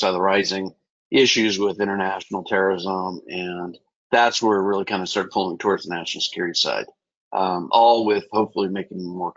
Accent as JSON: {"language": "English", "town": "Portland", "region": "Oregon", "country": "United States", "tie": "born or raised there", "said": "I grew up in Portland, Oregon, and my middle school slash high school did a tour called Landmarks Democracy."}